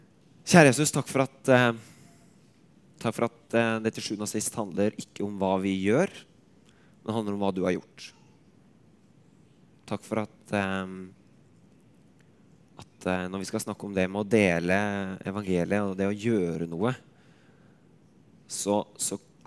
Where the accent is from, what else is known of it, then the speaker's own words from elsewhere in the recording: Innlandet, Norway; Jeg har vokst opp trygt og godt hjemme i Østerdalen og i Rungdal med to kristne gode foreldre og en haug med søsken